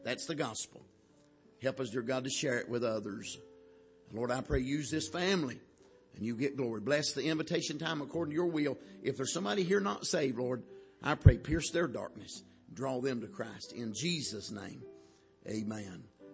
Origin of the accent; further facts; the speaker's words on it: North Carolina, United States; I was thinking about when I grew up there in North Carolina. When I was 17, you could buy beer and liquor at 18.